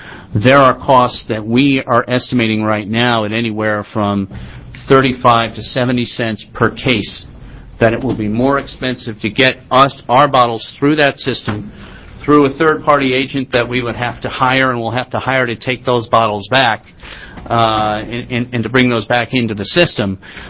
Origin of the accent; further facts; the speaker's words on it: Connecticut, United States; I'm from Connecticut. It's kind of in my neighborhood.